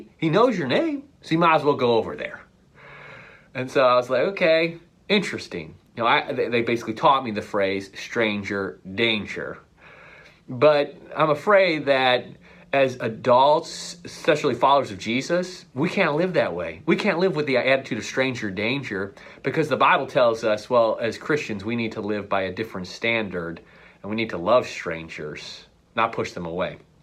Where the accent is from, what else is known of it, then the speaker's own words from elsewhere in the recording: Ireland; I'm Irish.